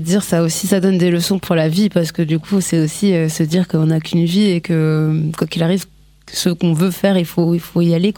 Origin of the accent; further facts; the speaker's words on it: France; born there; Et moi, je suis née en France de parents qui sont nés au Congo.